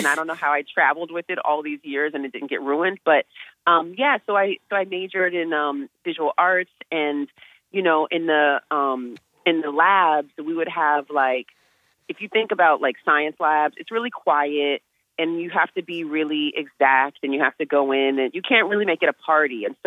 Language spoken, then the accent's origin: English; Oakland, California, United States; Girl, no, I'm from Oakland.